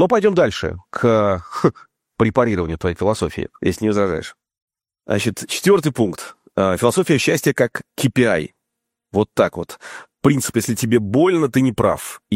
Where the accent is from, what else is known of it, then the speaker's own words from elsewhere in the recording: Saint Petersburg, Russia; Я как петербуржец отношусь к Москве неоднозначно